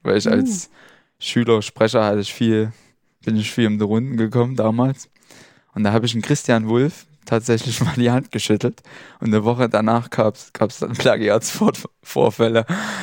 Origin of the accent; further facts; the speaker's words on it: Wildenfels, Saxony, Germany; Ich komme aus Wildenfels.